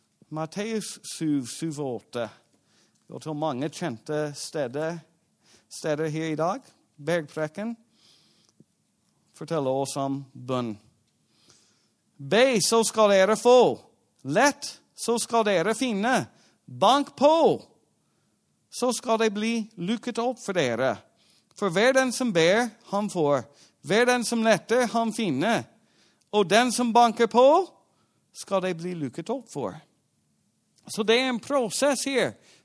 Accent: United States; Da jeg var hjemme i Amerika, og nå er det for 2 år siden

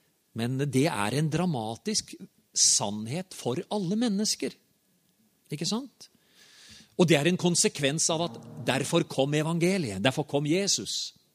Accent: Herøya, Vestfold og Telemark, Norway; Og jeg sitter i ei stue hjemme på Herøya.

